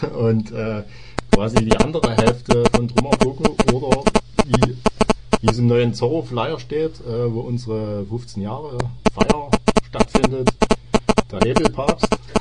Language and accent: German; Saxony, Germany; Also ursprünglich kommen wir beide aus Marienwerk.